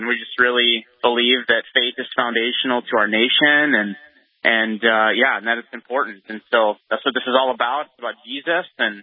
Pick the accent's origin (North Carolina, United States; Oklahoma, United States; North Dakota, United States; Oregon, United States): North Dakota, United States; Grand Forks; also born or lived in Fargo; From North Dakota, born and raised. Born in Grand Forks, went to high school at Oak Grove and Fargo there